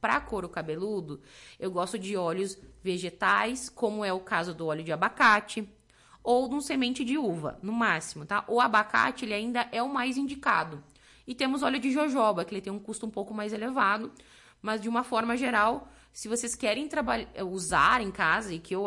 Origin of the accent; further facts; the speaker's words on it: Lagoa Vermelha, Rio Grande do Sul, Brazil; born there; eu sou gaúcha, nascida em Lagoa Vermelha